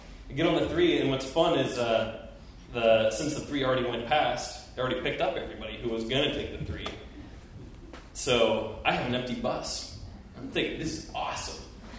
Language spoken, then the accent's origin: English; Seattle, Washington, United States; So I grew up in Seattle, and I don't want to say my parents were overprotective